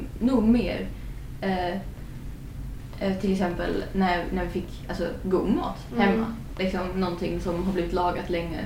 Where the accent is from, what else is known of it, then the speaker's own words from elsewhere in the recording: Ystad, Skåne, Sweden; Jag kom ju från Ystad, vilket är en rätt rik stad.